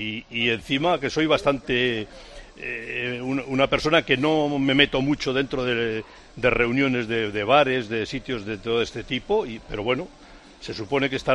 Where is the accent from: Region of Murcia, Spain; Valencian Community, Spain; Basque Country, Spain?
Basque Country, Spain; Bilbao; yo soy de Bilbao